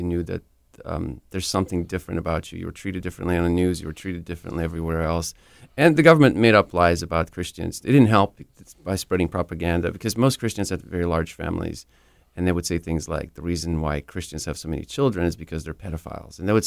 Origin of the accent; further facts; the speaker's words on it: Kyiv, Ukraine; English is a second language; Well, I come from Kiev, Ukraine, from the capital. It's kind of interesting because I'm actually older than my country because I was born in 1987, and Ukraine became a country in 1991.